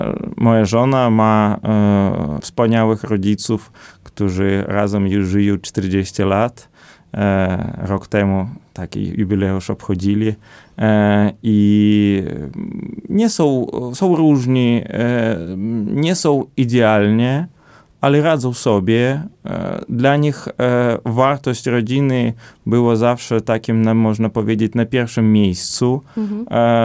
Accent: Podlaskie Voivodeship, Poland; kiedyś na wiosce, tu u nas na Podlasiu, za bardzo nie myśleli o jakimś wychowaniu dzieci

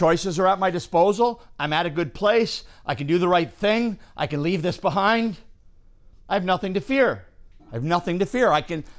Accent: Scotland, United Kingdom; Two Scotsmen were arguing, as Scotsmen are like to do. I'm Scottish. Anybody else here Scottish?

